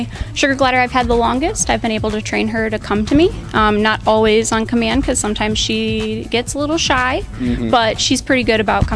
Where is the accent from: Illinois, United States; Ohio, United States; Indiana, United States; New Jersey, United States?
Ohio, United States; Toledo; I am from Toledo, Ohio.